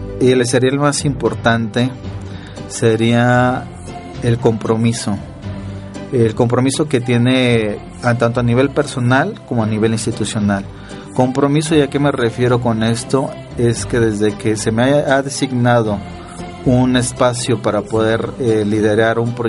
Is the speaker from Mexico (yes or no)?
yes; Puebla, Mexico; de donde soy, de Puebla.